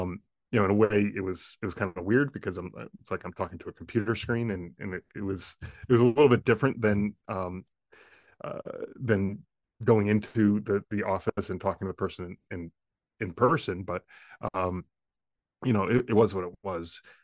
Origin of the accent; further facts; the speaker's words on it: Connecticut, United States; And so I moved out here to Arizona from Connecticut, where I'm originally from.